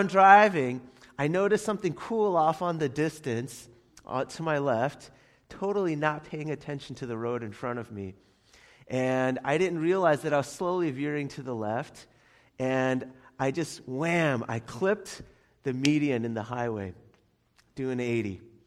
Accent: New York City, New York, United States; moved away; Growing up in New York City, you didn't need a car. And it was only after we moved out of the city that I needed some form of transportation

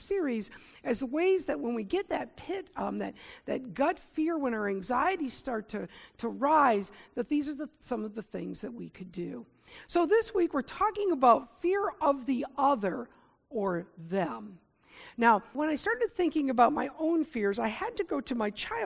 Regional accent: Michigan, United States; Now, for me, I grew up in Michigan's Thumb. It was a rural area. I lived in a resort town. But I'll tell you that in that resort town, people of color did not come.

